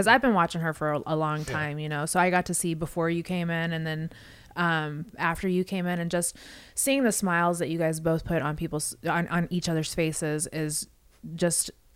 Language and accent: English; West Coast, United States; Yeah, because I'm from the West Coast, so I know.